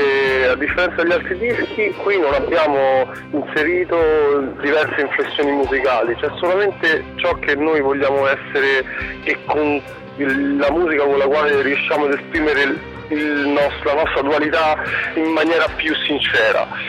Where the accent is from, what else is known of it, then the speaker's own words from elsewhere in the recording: Rome, Lazio, Italy; essendo romano